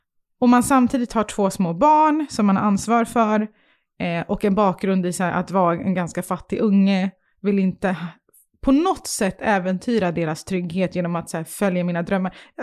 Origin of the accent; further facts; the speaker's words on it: Stockholm, Stockholm County, Sweden; i och med min uppväxt på Södermalm så har jag alltid varit konstig.